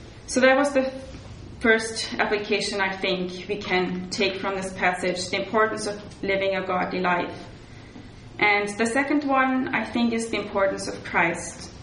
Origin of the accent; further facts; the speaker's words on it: Augsburg, Bavaria, Germany; I was in my hometown and in Augsburg, Germany.